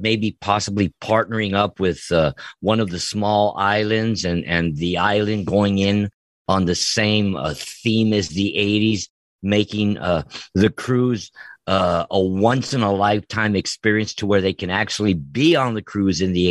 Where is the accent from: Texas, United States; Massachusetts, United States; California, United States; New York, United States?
California, United States; Los Angeles; I grew up in Los Angeles, Joey, and they sound better on record than they do live.